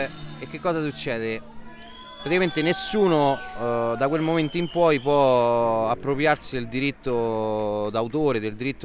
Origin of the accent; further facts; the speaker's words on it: Civita Castellana, Lazio, Italy; Allora, io sono di Città Castellana